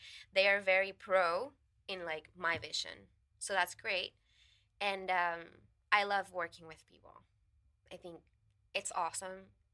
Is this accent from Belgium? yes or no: no; Puerto Rico; I'm from Puerto Rico, you know, like from the island